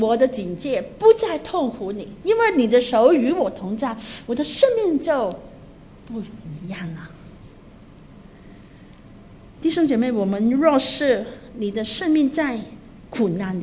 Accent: Guangdong, China; 我们广东人说生个叉烧好过生你咁样

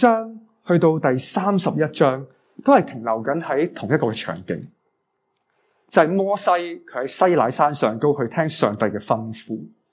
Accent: Hong Kong; 我们香港人成日所讲的那种什么叫餐稳餐食餐餐清

